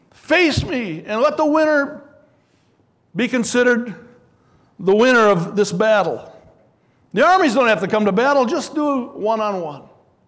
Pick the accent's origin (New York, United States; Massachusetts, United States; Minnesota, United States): Minnesota, United States; I'm just going to be frank with you because I'm from Minnesota.